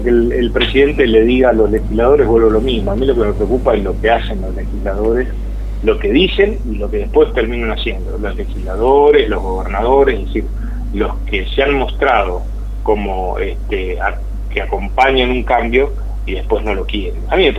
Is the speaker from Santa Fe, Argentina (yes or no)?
yes; Rosario, Santa Fe, Argentina; Los rosarinos ya estamos acostumbrados, pero no existe un modelo como el rosarino